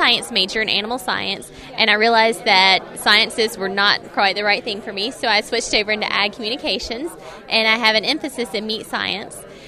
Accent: McDonough, Georgia, United States; I'm from McDonough, Georgia, which is located just south of Atlanta.

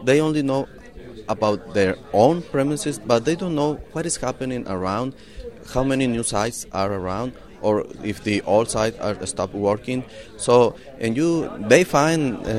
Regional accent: Mexico; English is a second language; Okay, I'm from Mexico, veterinarian from Mexico

